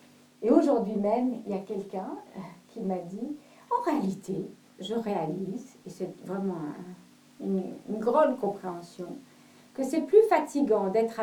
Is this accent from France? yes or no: no; Guinea; j'ai grandi en Afrique, et il se trouvait qu'il y avait une famille thaïlandaise qui vivait à côté de chez nous, donc qui avait la maison à côté de la nôtre, en Afrique, en Guinée.